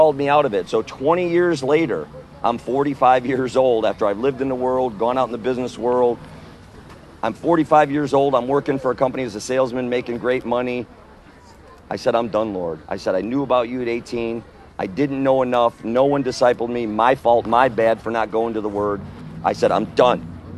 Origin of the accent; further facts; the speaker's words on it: Wisconsin, United States; I grew up in northern Wisconsin.